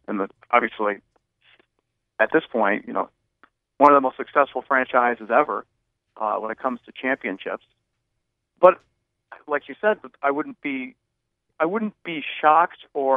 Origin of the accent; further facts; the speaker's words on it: Buffalo, New York, United States; I grew up on it growing up in Buffalo. I had season tickets growing up, and I started going when I was really young.